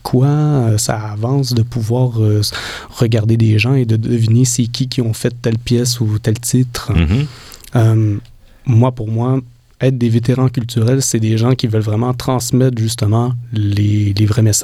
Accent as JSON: {"language": "French", "town": "Saint-Alphonse-de-Granby", "region": "Quebec", "country": "Canada", "tie": "born or raised there", "said": "quand j'étais jeune, j'habitais à Saint-Alphonse-à-Granby. C'était un village où est-ce que ça prenait 15 minutes pour aller à Cowansville, 15 minutes pour aller à Granby."}